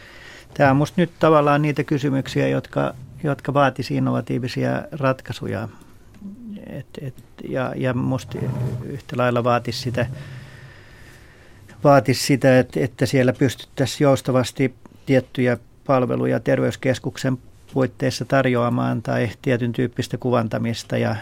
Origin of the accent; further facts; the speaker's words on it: Espoo, Uusimaa, Finland; Esimerkiksi mun kotikaupungissa Espoossa on yksi terveysasema